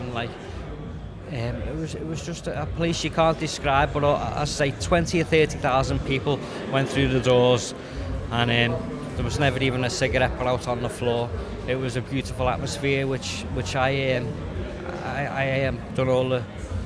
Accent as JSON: {"language": "English", "town": "Liverpool", "region": "North West England", "country": "United Kingdom", "said": "I'm from Liverpool."}